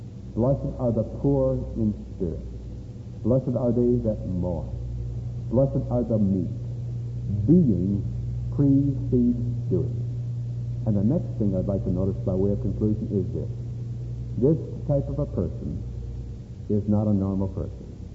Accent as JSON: {"language": "English", "town": "Hinckley", "region": "Minnesota", "country": "United States", "tie": "born or raised there", "said": "Back in my hometown of Hinckley, Minnesota, one time a bum, tramp, a beggar, came to the preacher's house."}